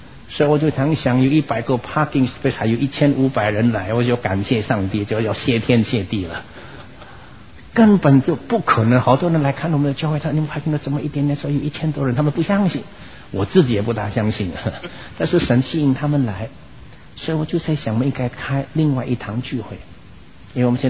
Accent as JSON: {"language": "Chinese", "country": "Indonesia", "tie": "born or raised there", "said": "我因为我是在印尼长大"}